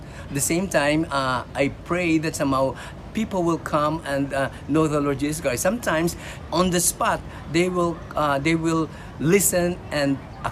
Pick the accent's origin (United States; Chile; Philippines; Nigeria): Philippines; moved away as an adult; now in Thailand; from the Philippines. We came over here since 1992 doing church planting because that's the need here in Thailand.